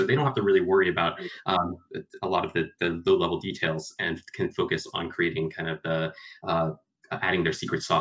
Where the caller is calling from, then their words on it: Cambridge, East of England, United Kingdom; Calling in from Cambridge in the UK.